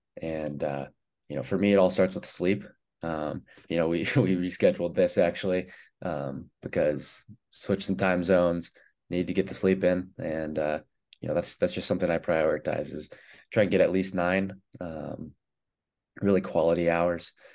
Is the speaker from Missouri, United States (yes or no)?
no; Seattle, Washington, United States; So I grew up in Seattle, pretty much right in the city.